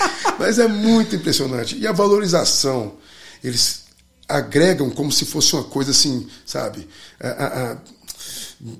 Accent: Goiânia, Goiás, Brazil; Eu que sou de Goiânia, que não tem praia, nada.

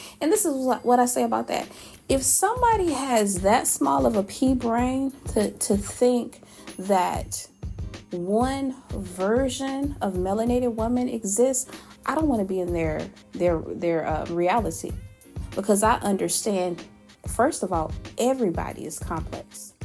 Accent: Louisiana, United States; I'm also from the United States. That is true. I'm also from Louisiana, okay? And I'm also from the West.

